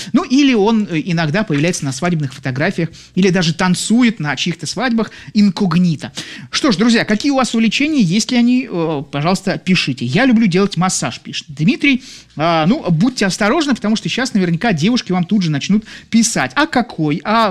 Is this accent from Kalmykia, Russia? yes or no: no; Saint Petersburg, Russia; я тоже из Петербурга